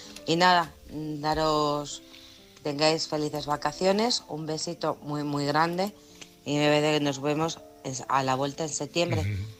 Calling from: Alcorcón, Community of Madrid, Spain; de Alcorcón.

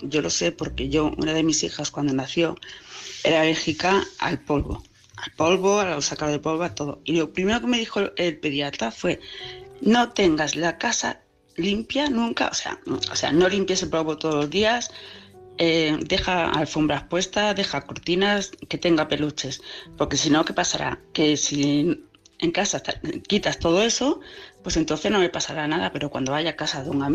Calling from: Palma, Balearic Islands, Spain; de Palma de Mallorca.

